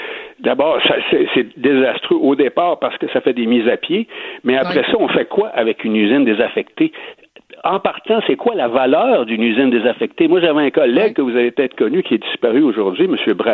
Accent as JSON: {"language": "French", "town": "Nicolet", "region": "Quebec", "country": "Canada", "said": "je viens de Nicolette, où il y avait un champ d'expérimentation de tir au canon"}